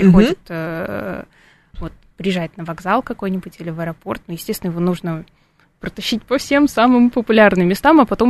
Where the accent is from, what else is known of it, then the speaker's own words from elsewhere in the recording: Volgograd, Volgograd Oblast, Russia; now in Moscow, Russia; потому что я-то не из Москвы, я из Волгограда, прекрасный город-герой, и переехала я, не помню, сколько лет назад, но много